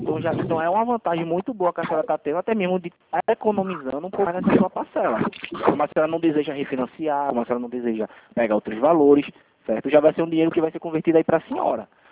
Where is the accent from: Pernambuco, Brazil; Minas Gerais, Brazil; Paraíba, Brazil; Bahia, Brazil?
Pernambuco, Brazil; Recife; Não, sou de Recife.